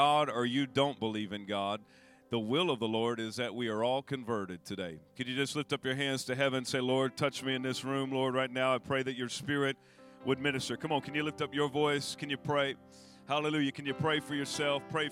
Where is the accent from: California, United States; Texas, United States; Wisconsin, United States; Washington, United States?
Texas, United States; now in Arizona, United States; I'm from Texas, as you can probably tell. And my wife makes fun of me for my accent.